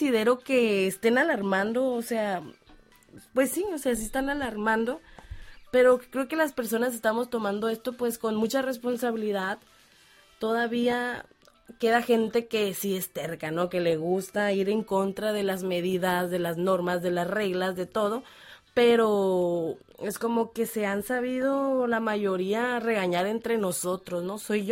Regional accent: Mexico; como mexicanos siempre nos mantenemos como pisándole los talones ahora sí que al gobierno

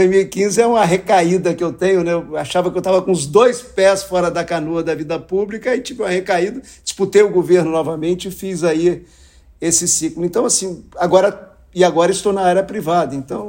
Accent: Guaçuí, Espírito Santo, Brazil; born there; a turma da cidade que eu nasci em Guaçuí, no Caparaó, é divisa do Espírito Santo com Minas Gerais

